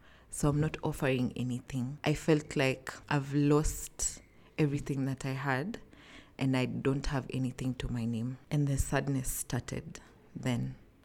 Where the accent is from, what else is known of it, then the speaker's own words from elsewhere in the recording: Nairobi, Kenya; I'm from Nairobi, Kenya.